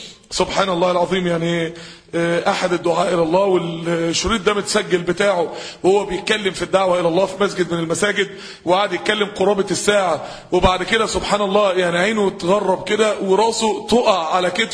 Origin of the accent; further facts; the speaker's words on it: Mansoura, Dakahlia, Egypt; عندنا في المنصورة